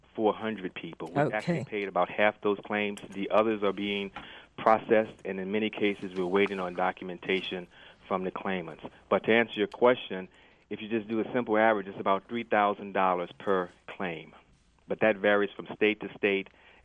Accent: Gulf Coast, United States; I'm from the Gulf Coast, and I'm going to make sure that our company will do the right thing.

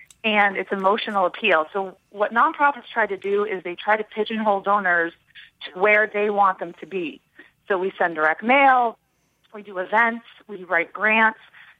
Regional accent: Beverly, Massachusetts, United States; it was Pete Frates, who's from my hometown in Beverly, Mass.

